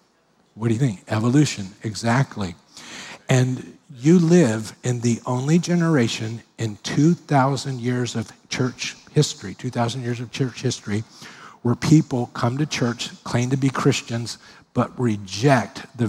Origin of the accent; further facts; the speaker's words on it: Miami, Florida, United States; I grew up in Miami. It was the safest town ever.